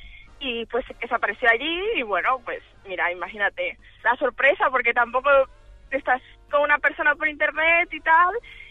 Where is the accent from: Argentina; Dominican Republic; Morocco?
Dominican Republic; Hombre, soy dominicana, ¿eh?